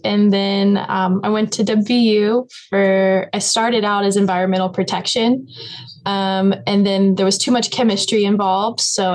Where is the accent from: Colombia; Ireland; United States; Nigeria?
United States; Harrisonburg, Virginia; No, I'm actually from Harrisonburg.